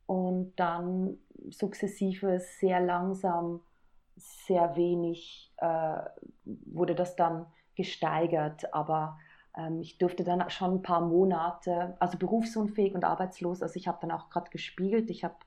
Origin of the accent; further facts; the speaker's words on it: Switzerland; also born or lived in Vienna, Austria; Ich bin in der Schweiz aufgewachsen, dann bin ich nach Wien